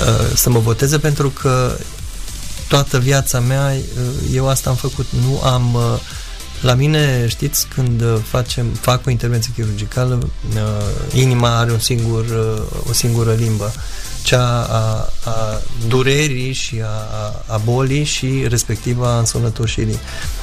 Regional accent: Dâmbu, Romania; sunt român și sunt mândru de acest lucru, faptul că eu sunt născut aici și am crescut de mic în Dâmbu

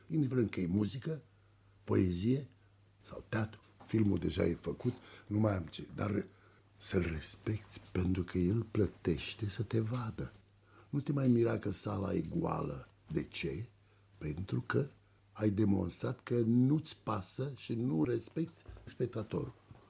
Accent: Romania; Dar eu mă mențin pe poziție pentru că am demonstrat că sunt român.

